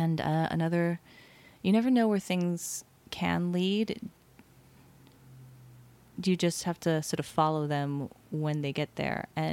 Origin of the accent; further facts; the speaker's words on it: Hawaii, United States; So whenever I tell people I'm from Hawaii, they always ask me, why did you leave?